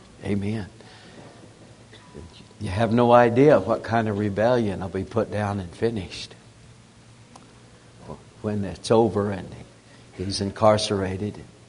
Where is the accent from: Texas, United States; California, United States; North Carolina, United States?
Texas, United States; Fort Stockton; born there; So she searched and found a nest of our relatives in Texas. I was born in Fort Stockton.